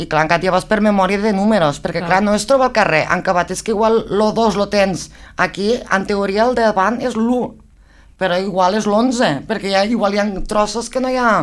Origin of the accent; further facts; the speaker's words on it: El Perelló, Catalonia, Spain; A veure, el Perelló no tinc cap problema perquè sóc del Perelló, que em perdo.